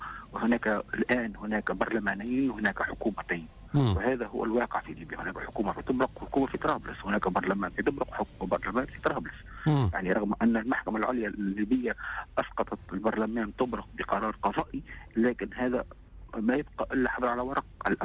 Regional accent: Tunisia; نحن كتونسيين وكمراقبين وكإعلاميين

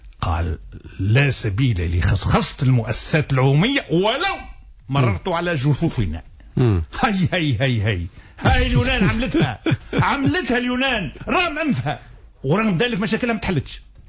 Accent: Tunisia

